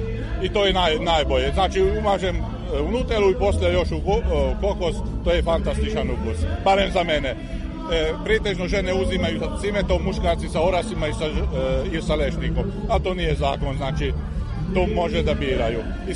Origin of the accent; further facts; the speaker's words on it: Subotica, Vojvodina, Serbia; Mi smo iz Subotice, znači mi idemo na manifestacije okolo Suboticu, Bačka Topola, Senta i okolo, svugdje smo tamo.